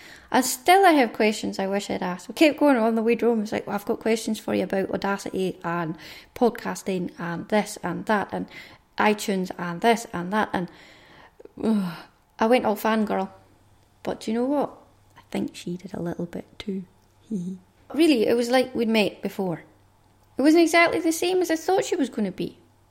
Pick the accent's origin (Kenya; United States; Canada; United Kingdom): United Kingdom; Scotland; she loves all things Scottish, I am Scottish.